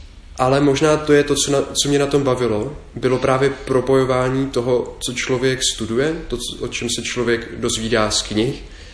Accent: Kroměříž, Zlín Region, Czechia; pocházím z Kroměříže, což je takové krásné moravské městečko. A v Kroměříži jsem vyrůstal, chodil jsem tam na základní školu, potom i na gymnázium.

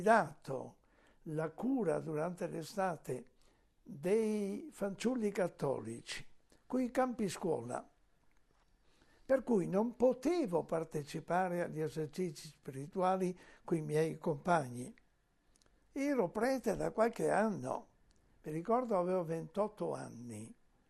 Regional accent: Verona, Veneto, Italy; dico vengo da Verona

